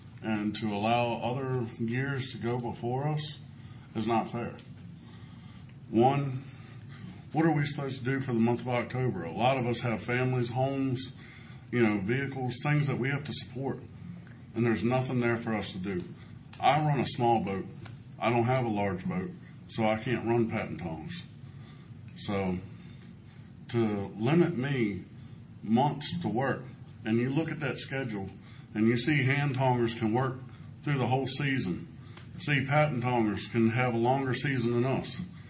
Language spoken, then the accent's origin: English; Whitestone, Virginia, United States; I'm from Whitestone, Virginia. I'm a commercial waterman.